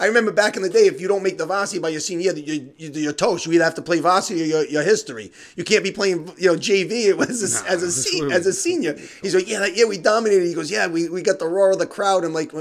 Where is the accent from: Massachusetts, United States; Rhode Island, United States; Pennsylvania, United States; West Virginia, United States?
Rhode Island, United States; Johnston; 62-48 over Johnston, my hometown.